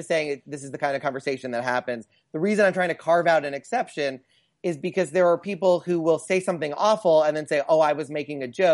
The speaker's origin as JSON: {"language": "English", "country": "United States", "said": "I mean, I'm American"}